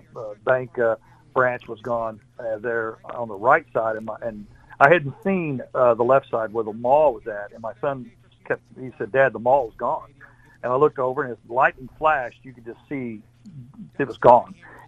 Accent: El Dorado, United States; growing up in El Dorado, you know, my dad was worked at the water company and was the superintendent in later life.

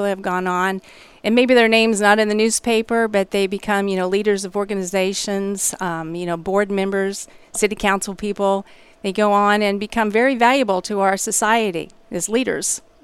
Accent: Moberly, Missouri, United States; I am. I was born in Moberly. Had two short stints where I didn't live in Moberly, but came right back home where I belonged.

